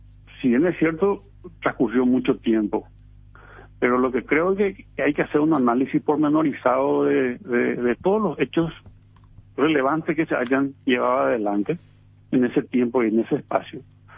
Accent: Paraguay; como paraguayo

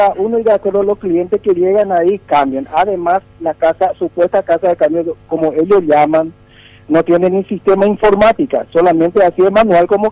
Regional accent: Ciudad del Este, Alto Paraná, Paraguay; 42 años que vivo acá, y nunca le escuché a este señor un tal Cucho. Nunca, además soy de la zona, soy de Ciudad del Este. Soy del medio acá

